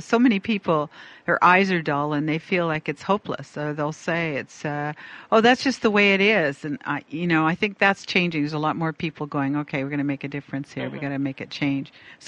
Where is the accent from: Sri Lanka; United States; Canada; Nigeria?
Canada; I'm actually Canadian